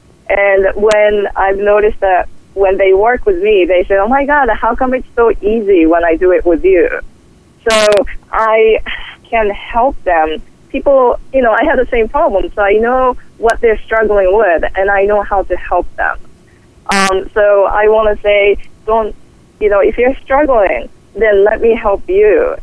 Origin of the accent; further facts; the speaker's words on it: Japan; Oh, by the way, I'm originally from Japan.